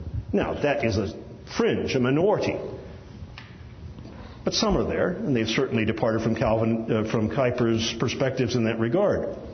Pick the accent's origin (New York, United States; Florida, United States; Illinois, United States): Illinois, United States; moved away; When I was growing up in the United States, in the Midwest, in Illinois, in a public school